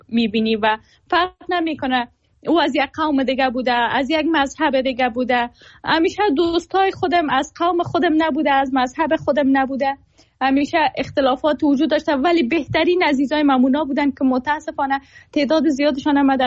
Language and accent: Persian; Afghanistan; زمانی که خب متولد شدیم نسبتاً امنیت در افغانستان بود،